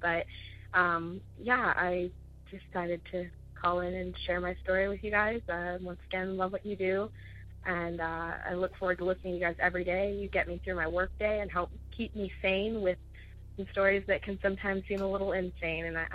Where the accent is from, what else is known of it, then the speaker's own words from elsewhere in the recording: Ohio, United States; I'm from Ohio.